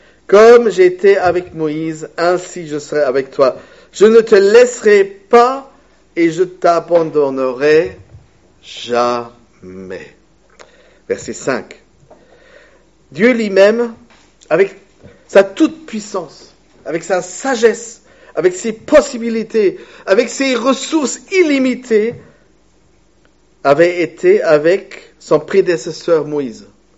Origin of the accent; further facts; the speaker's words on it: Bremen, Germany; À Brême, ma ville natale, on dit toute bonne chose doit être faite et dite au moins trois fois.